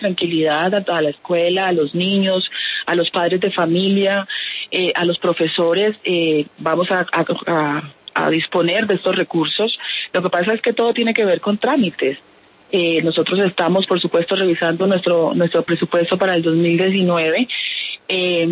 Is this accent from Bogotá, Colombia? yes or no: no; Valle del Cauca, Colombia; Soy una mujer del Valle del Pacífico.